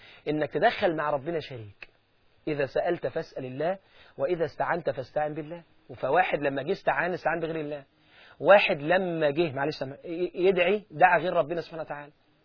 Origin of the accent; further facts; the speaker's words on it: Egypt; لكان أشهر دكتور في القلب موجود عندنا في مصر، أعرفه كويس